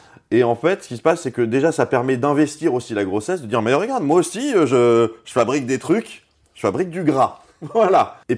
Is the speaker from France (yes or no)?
yes; Strasbourg, Grand Est, France; on vient tous les deux de Strasbourg. On était dans la même classe dans la maternelle.